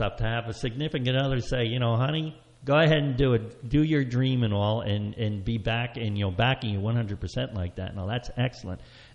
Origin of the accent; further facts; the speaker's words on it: New Jersey, United States; Well, I know when I was growing up in Hunterdon County, there was maybe one or two wineries in the whole area and stuff.